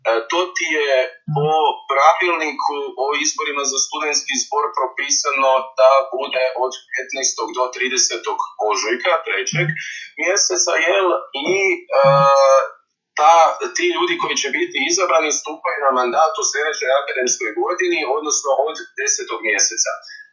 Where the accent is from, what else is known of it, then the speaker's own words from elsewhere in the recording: Croatia; najveća moć leži kod nas u Hrvatskom saboru